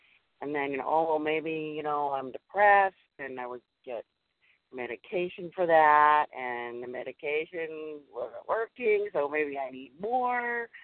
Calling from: Massachusetts, United States; Hi, this is … I'm calling from Massachusetts

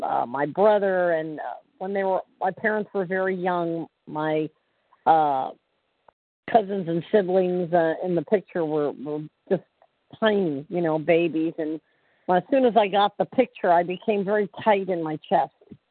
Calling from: Florida, United States; Central Florida.

